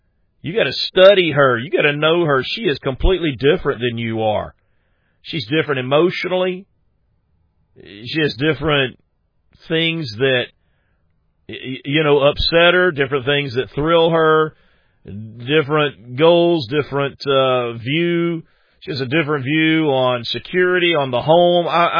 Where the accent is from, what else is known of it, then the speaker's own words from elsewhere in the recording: South Carolina, United States; I'm from South Carolina. But I went to school in New Orleans, and so I learned a little bit of that Cajun culture.